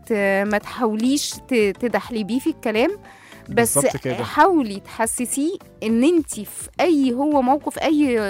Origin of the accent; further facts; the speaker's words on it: Egypt; احنا عادتنا كمصريين ساعات في الخلاف بنكبره بزياده